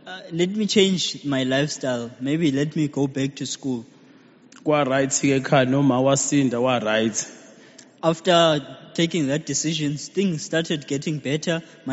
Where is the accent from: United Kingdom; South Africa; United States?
South Africa; Durban, KwaZulu-Natal; I grew up enjoying soccer and other sports. In the year 1997, we moved now from Durban to a certain area. Which is a sort of a suburb area.